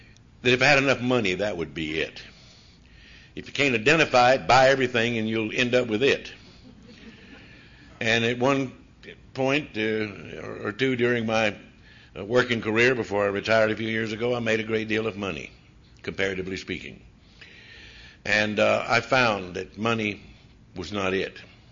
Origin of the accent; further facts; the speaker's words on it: Georgia, United States; But then I went off to college, only 40 miles from my hometown, to the metropolis then of Athens, Georgia.